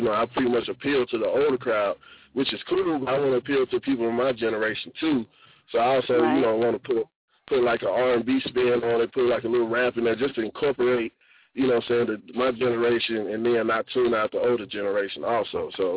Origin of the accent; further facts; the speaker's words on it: Alabama, United States; I grew up in Alabama. I pretty much moved a lot because my mom and dad was in the military.